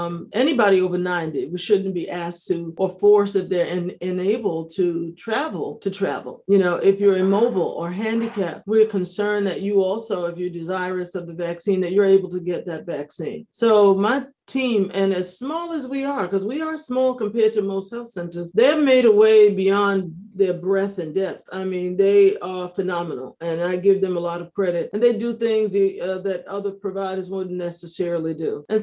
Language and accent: English; New York, United States; I'm a New Yorker originally.